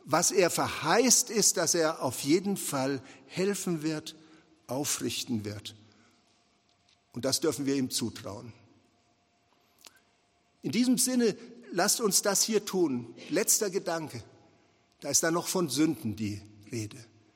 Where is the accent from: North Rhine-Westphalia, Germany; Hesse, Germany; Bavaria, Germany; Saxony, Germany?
Bavaria, Germany; Nuremberg; In meiner Heimatstadt Nürnberg standen damals